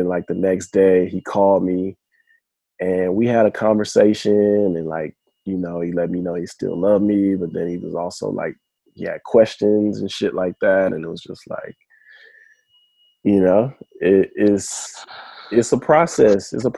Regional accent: the South, United States; growing up in the South, I was in denial about it.

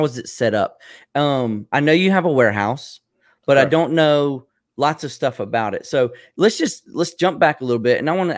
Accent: the South, United States; accent: Southern; I got the Kayla approval on my Southern accent.

